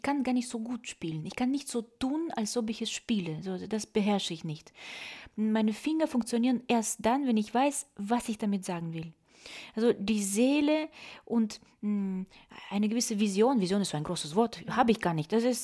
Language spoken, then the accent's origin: German; Moldova; Also ich komme aus Moldawien, aus einer ganz bäuerlichen Familie.